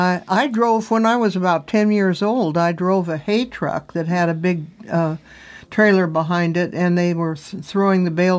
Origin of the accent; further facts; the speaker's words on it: Salem, Oregon, United States; born there; but in Salem, Oregon, I was born in the Deaconess Hospital in 1930. I'm 87 years old